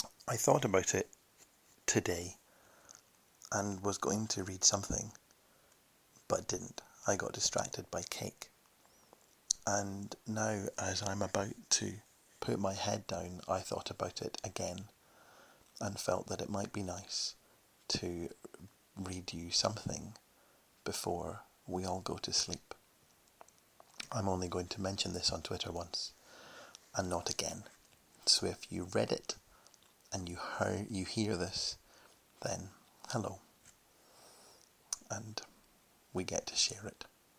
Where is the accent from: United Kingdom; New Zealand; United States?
United Kingdom; Glasgow, Scotland; I'm from Glasgow, so I like it.